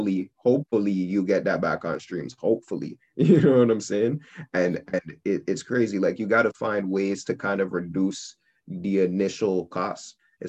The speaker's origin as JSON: {"language": "English", "town": "Toronto", "region": "Ontario", "country": "Canada", "tie": "born or raised there", "said": "I'm from Toronto. I was born and raised here. Born at Mount Sinai Hospital."}